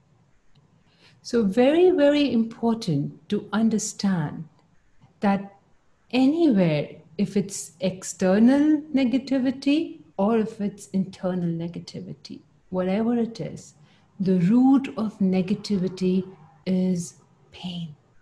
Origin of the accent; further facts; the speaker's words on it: India; I'm quoting this because I come from India and I know the history of India